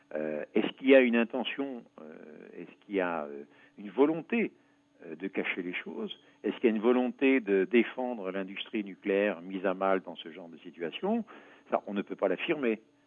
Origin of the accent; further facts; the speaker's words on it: France; comme on l'a fait il y a 26 ans chez nous en France